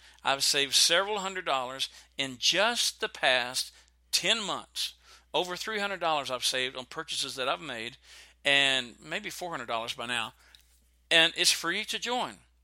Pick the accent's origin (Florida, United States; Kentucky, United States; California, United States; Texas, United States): Texas, United States; And I think that's a good thing because I was raised in Texas.